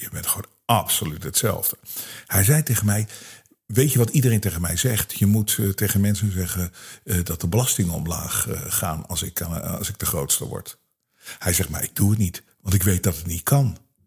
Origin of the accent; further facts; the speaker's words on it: Hilversum, North Holland, Netherlands; Ik zeg, ik kom helemaal uit Hilversum.